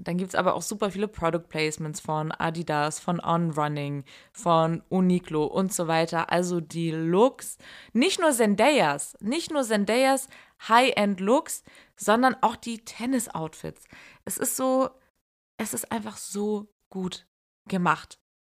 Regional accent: Hamburg, Germany; Also erst einmal komme ich aus Hamburg, ja? Ich komme aus Hamburg. Moin. Und ich rede wie ein Hafenkapitän

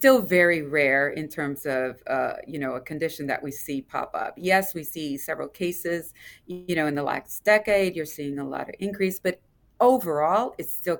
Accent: Louisiana, United States; I come from Louisiana, LSU

